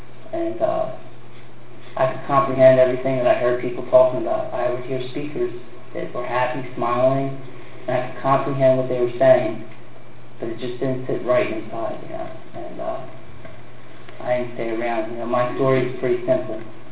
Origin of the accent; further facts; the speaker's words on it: Levittown, Pennsylvania, United States; born there; I was born in Levittown, Pennsylvania, 1985, on November 1st.